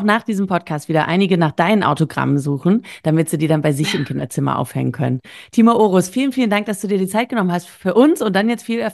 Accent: Lemgo, North Rhine-Westphalia, Germany; Bei uns in Lemgo sind Semmeln aber andere Sachen, als irgendwie bei euch die Semmeln sind.

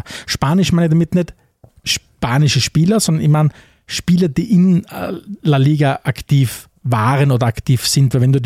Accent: Austria; Also bei uns in Österreich, wie gesagt, wir lachen immer wieder drüber

